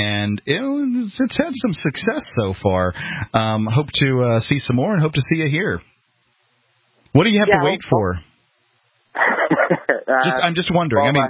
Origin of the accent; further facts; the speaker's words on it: the South, United States; I'm a Southerner.